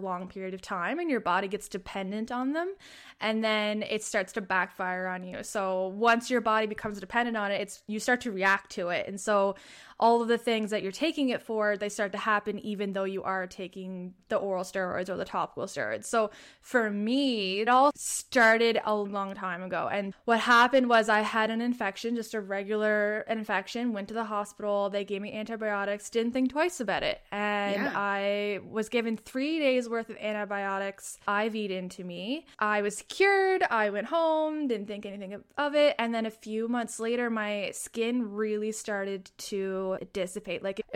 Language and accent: English; Prince Edward Island, Canada; I am from Prince Edward Island, Canada.